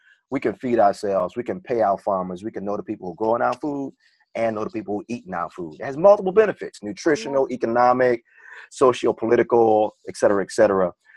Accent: Baltimore, Maryland, United States; Yep, a little bit. Born and raised in Baltimore. I am the son and grandson of preachers.

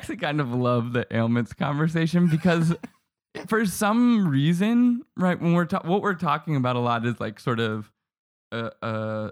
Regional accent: New Hampshire, United States; I'm from New England, New Hampshire, a little north of Boston.

